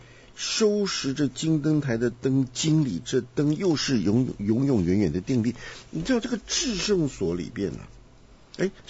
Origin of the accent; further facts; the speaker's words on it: China; now in United States; 那我们是中国长大，我们到这个地方还是要吃什么烧饼、油条、稀饭的